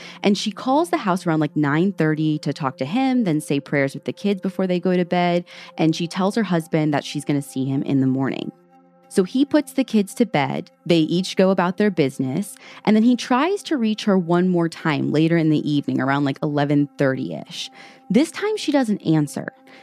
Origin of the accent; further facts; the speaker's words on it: Midwest, United States; I'm awful and from the Midwest.